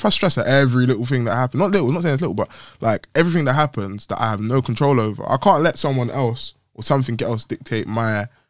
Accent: Jamaica

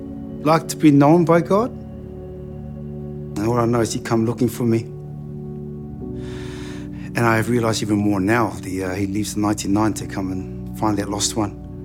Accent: Porirua, Wellington, New Zealand; I'm from Porirua.

